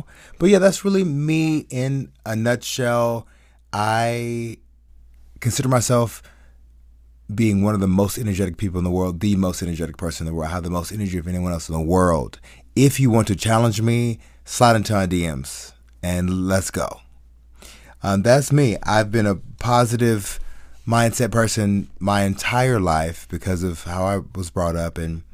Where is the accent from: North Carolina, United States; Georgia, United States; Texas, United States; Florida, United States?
North Carolina, United States; also born or lived in Pennsylvania; now in Los Angeles, United States; I am a Nigerian American. My father's from Nigeria. My mom's from Mississippi. Shout out to both of my parents who made me. I grew up in North Carolina, born in Pennsylvania, and I've been living in LA for almost 10 years.